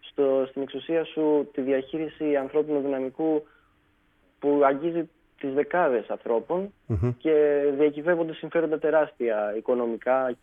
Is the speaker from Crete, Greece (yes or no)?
yes; Rethymno, Crete, Greece; Είμαι από το Ρέθυμνο, από το νότιο Ρέθυμνο, την όμορφη περιοχή του Πλακιά. Ρέβελη, αν έχετε ακούσει, το Φιλικόδασο, το περίφημο, από εκεί πέρα.